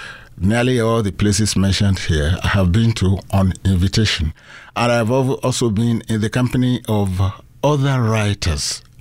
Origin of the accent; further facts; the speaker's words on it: Nigeria; many of the things I see in different parts of the world remind me of the things I saw when I was growing up in Nigeria.